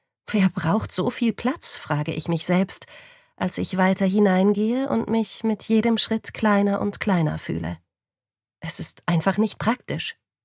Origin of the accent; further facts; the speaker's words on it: California, United States; Es ist heißer als in meiner Heimatstadt in Südkalifornien.